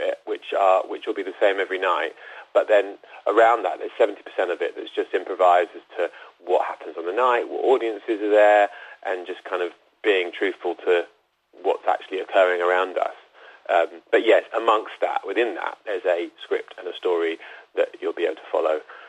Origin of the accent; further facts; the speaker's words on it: Spain; I grew up in Spain, and prior to going to kind of an English, one of the international schools, I went to a Spanish school, so I speak fluent Spanish as well